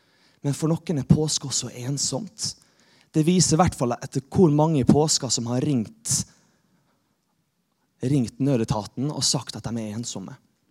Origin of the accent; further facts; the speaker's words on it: Molde, Møre og Romsdal, Norway; men jeg veldig glad i Jesus. Og jeg kommer fra Molde.